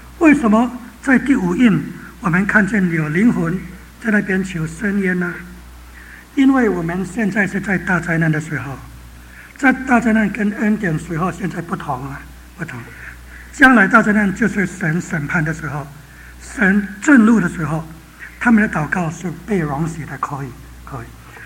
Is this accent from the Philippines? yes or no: yes; Philippines; 我说菲律宾有7000个小岛，我从菲律宾来